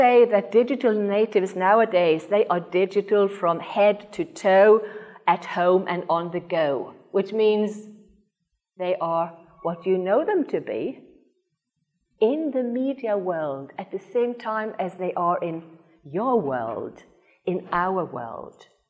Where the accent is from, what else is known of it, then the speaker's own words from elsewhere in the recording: Norway; English is a second language; Not that we come from Norway and as if we have all the answers.